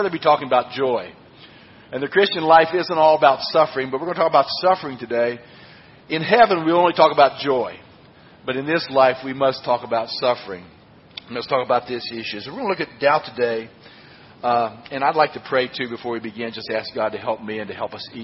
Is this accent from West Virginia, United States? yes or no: yes; Franklin, West Virginia, United States; I'm from Franklin, West Virginia.